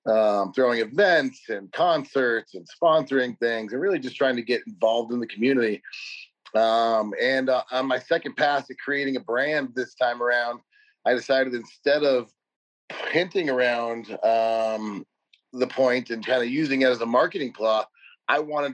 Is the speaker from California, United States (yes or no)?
no; Colorado, United States; starting in Colorado as my home base and my home state